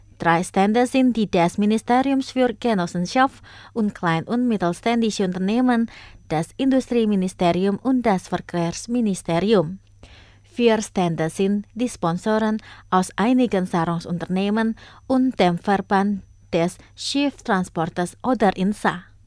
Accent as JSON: {"language": "German", "country": "Indonesia", "said": "einen Wettbewerb für schöne Sarongs in Social Media zum Thema Sarong und mein Heimatland veranstaltete"}